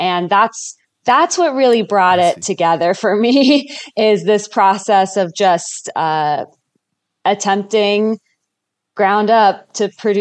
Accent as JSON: {"language": "English", "town": "Cincinnati", "region": "Ohio", "country": "United States", "tie": "born or raised there", "said": "So I grew up in Cincinnati, Ohio, and I actually trained at a primarily ballet studio."}